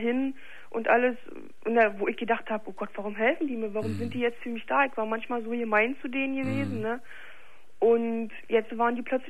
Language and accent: German; East Germany, Germany; ich bin aus dem Osten